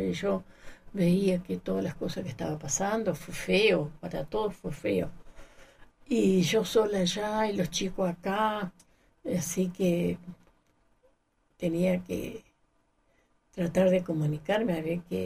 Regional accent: Alto Río Senguer, Chubut, Argentina; ¿sabe que yo soy de Alto Río Senger, el señor?

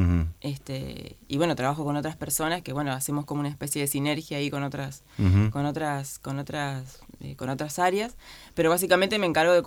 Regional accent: Argentina; Como argentinos

